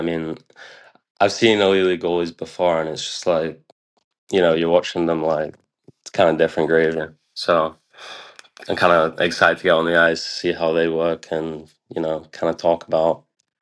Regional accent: Doncaster, Yorkshire and the Humber, United Kingdom; I'm from Doncaster, so it's only 30 minutes out

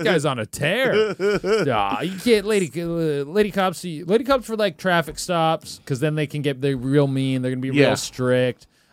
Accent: Canada; Yeah, I'm Canadian.

